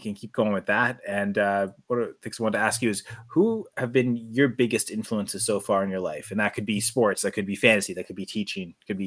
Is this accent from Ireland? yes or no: no; Canada; I am Canadian